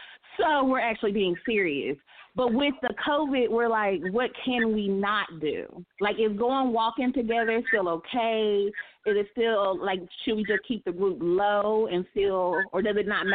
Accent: North Carolina, United States; also born or lived in Mississippi; now in Texas, United States; I want to say I am a Mississippi native, but I grew up in North Carolina, but now I'm in Texas.

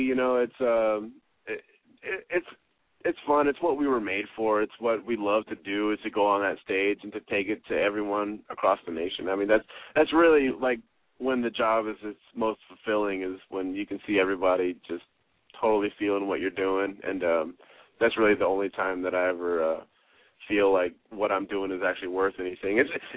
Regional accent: Texas, United States; also born or lived in San Antonio / Midland; I grew up in South Texas. I was born in San Antonio, and I grew up about 20 miles south of there in Italia, if anybody knows where that is. And then when I was about 8 years old, I moved out to Midland, Odessa area

